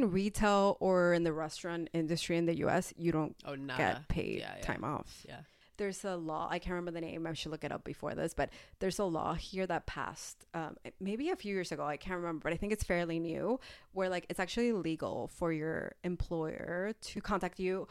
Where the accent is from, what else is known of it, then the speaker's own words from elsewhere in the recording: United States; Yeah. I mean, I'm American after all.